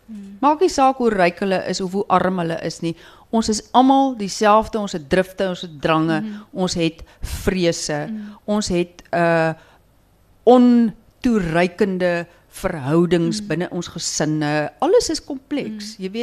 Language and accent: Afrikaans; Stellenbosch, Western Cape, South Africa; As ek baie keer as ek mense raakloop op ander plekke of nuwe mense of vreemde mense en hulle hoor ek kom van Stellenbosch af